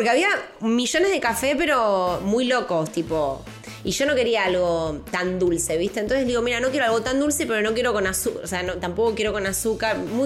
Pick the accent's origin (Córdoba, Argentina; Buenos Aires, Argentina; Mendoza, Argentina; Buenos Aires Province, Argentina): Mendoza, Argentina; Estuve en Mendoza, en Argentina, en mi país.